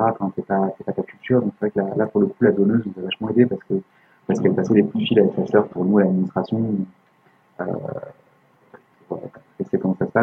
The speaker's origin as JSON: {"language": "French", "country": "France", "lives_now": "Canada", "said": "Nous, on se dit ok, puis on est français"}